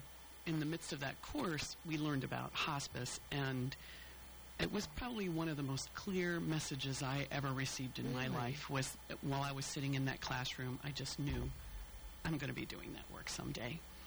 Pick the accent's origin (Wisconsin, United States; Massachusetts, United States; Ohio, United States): Ohio, United States; Cincinnati; I moved back to Cincinnati. I'm from Cincinnati. I moved back here began working with a hospice here in town